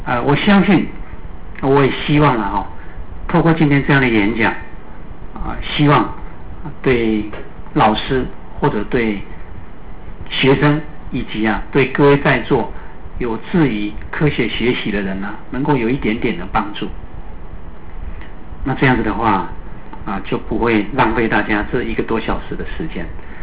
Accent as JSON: {"language": "Chinese", "region": "Kaohsiung", "country": "Taiwan", "said": "这几年让我感觉到高雄越来越美，好，我也自己很身为高雄人为荣。"}